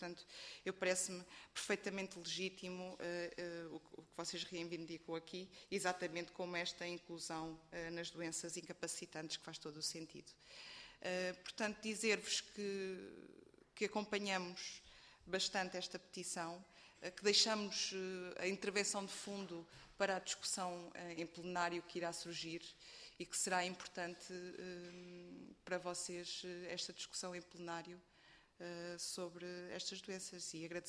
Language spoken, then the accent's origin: Portuguese; Figueira da Foz, Coimbra, Portugal; eu falo no meu caso mais pessoal, eu sou da Figueira da Foz